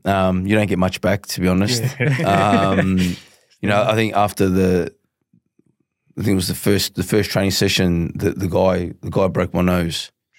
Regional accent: Moonee Ponds, Victoria, Australia; So I grew up western suburbs, sort of Kilo, Mooney Ponds.

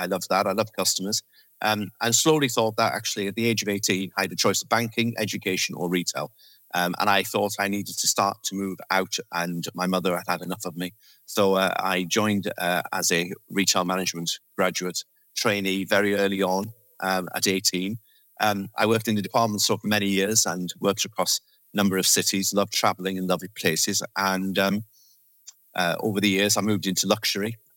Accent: Wales, United Kingdom; I grew up in the UK. For those who understand my accent, I'm Welsh born and bred.

